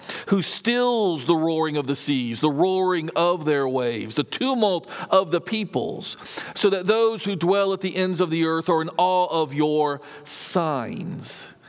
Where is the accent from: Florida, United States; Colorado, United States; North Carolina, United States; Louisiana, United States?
Florida, United States; Tampa; I grew up in the Tampa, Florida area, where we have a lot of boating, both in the bay and in the Gulf just offshore.